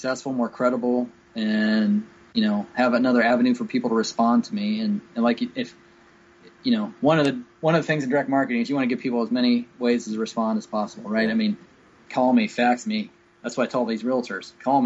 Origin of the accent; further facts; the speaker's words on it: Columbus, United States; I'm from Columbus, which is about 2 hours away from here.